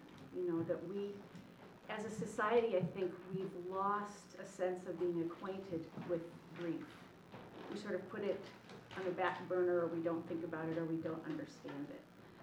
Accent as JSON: {"language": "English", "country": "United States", "said": "a lot of observations about grief and lamenting our losses from being a physician and from sort of being an American, I think."}